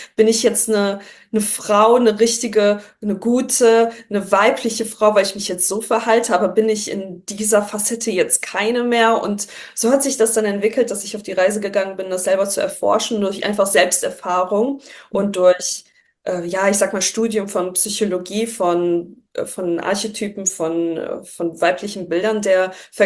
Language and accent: German; Düsseldorf, North Rhine-Westphalia, Germany; also born or lived in Poland; gebürtig Polin, aufgewachsen in Düsseldorf. Ich bin 31 Jahre jung.